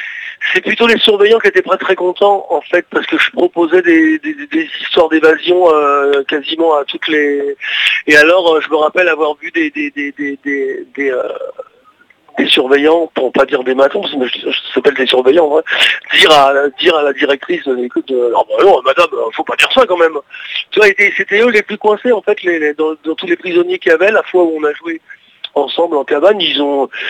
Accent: Paris, Île-de-France, France; Je suis entier, je suis parisien.

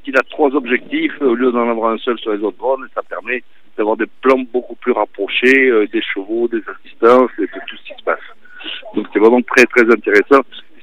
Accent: Marseille, Provence-Alpes-Côte d'Azur, France; Enfin, on est Marseillais et Aixois, donc on est du Sud

